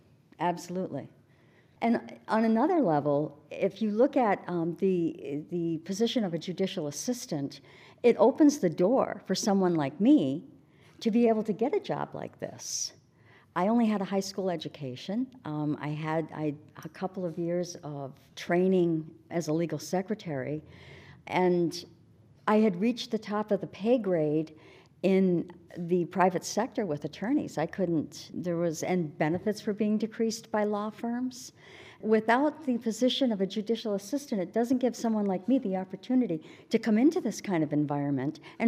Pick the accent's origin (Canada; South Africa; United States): Canada; born there; moved away; I was naturalized in this building. I was born in Canada, so I was naturalized in this building 25 years ago.